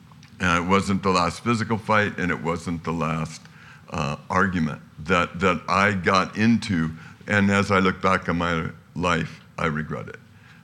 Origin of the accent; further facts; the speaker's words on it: Terra Linda, California, United States; There's a huge crowd of kids, all from San Rafael. We're from Terra Linda.